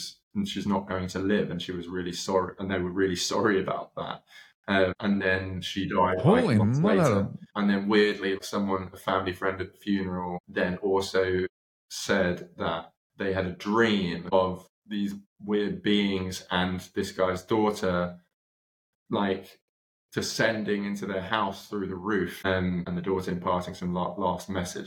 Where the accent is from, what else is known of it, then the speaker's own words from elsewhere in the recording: Brighton, South East England, United Kingdom; I gave a talk in my hometown of Brighton the other day